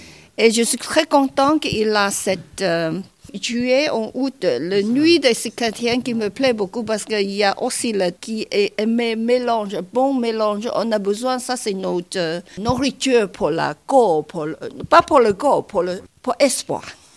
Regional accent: China; French is a second language; Je viens de la Chine.

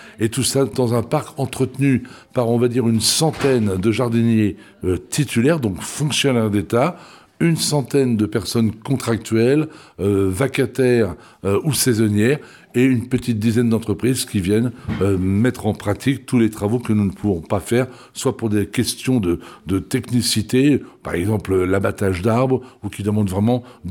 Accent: Versailles, Île-de-France, France; born there; je suis né à Versailles, ce qui m'arrange, donc en 1976.

